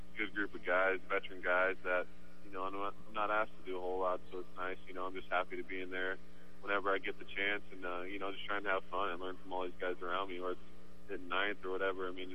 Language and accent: English; Bakersfield, California, United States; it's only a 2-hour drive from where I grew up in Bakersfield.